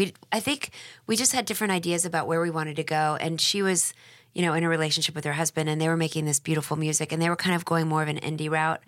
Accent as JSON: {"language": "English", "town": "Dallas", "region": "Texas", "country": "United States", "said": "You know, I'm from Dallas."}